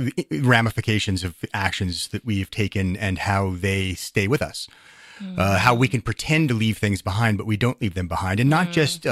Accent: Innis Arden, Washington, United States; I grew up down the hill from there. I grew up in Innis Arden, which is a development that used to be the hunting grounds of the Boeing family.

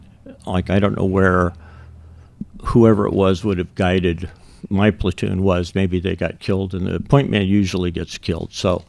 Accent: Ellensburg, Washington, United States; I grew up in Kittitas County in Ellensburg, same you, and I didn't even know there were places like that.

